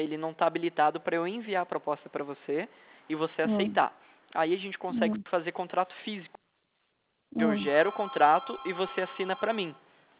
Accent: Jacareí, São Paulo, Brazil; Ah, eu sou de Jacareí também, eu moro perto do SESI.

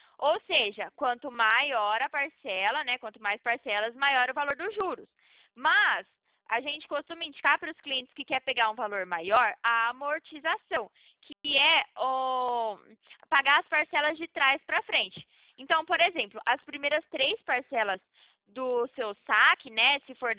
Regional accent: Campinas, São Paulo, Brazil; sou de Campinas.

